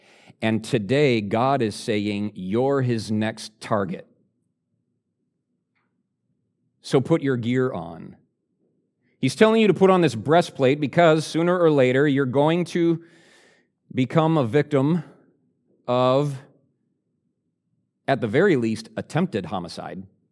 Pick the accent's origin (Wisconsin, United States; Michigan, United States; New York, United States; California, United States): Wisconsin, United States; Well, we grew up in West Central Wisconsin, and the weather there is a little unlike the weather here, thanks to the lake.